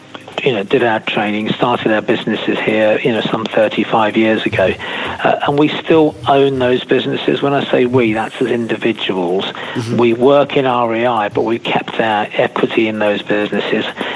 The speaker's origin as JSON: {"language": "English", "town": "Birmingham", "region": "West Midlands", "country": "United Kingdom", "tie": "born there", "said": "I was born in Birmingham."}